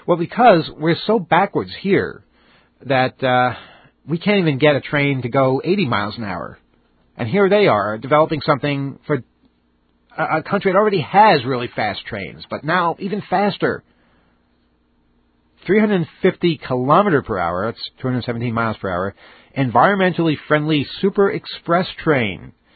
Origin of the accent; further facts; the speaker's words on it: Split, Split-Dalmatia County, Croatia; I'll be leaving for my hometown of Split, Croatia.